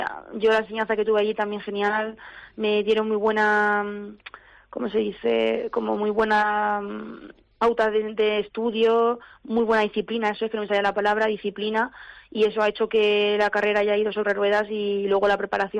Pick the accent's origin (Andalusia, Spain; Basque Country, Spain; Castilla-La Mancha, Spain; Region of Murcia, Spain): Castilla-La Mancha, Spain; Ciudad Real; also born or lived in Madrid; aunque nací en Madrid, enseguida me vine aquí a Ciudad Real, siempre he vivido aquí y también estudié aquí la carrera